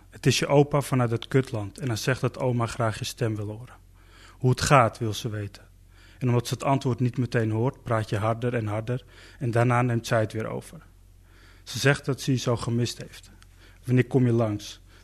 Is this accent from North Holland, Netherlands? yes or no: yes; Zaandam, North Holland, Netherlands; born there; Ik ben in Zaandam geboren, ja. Mijn opa die is eerst naar Nederland gekomen. Maar in tegenstelling tot heel veel Turkse migranten is hij in 1984 teruggegaan.